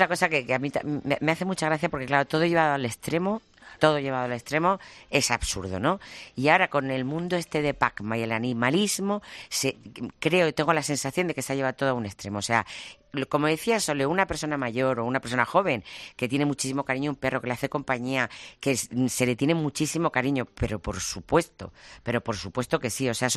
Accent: Yecla, Region of Murcia, Spain; Yo soy de Yecla, ¿vale? De un pueblo, y he vivido muchas veces en el campo.

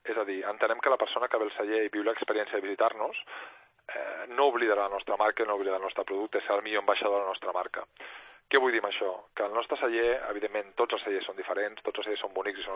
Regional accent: Barcelona, Catalonia, Spain; now in Lleida, Spain; Com passa amb Lleida, soc barceloní, però vaig venir aquí fa molts anys.

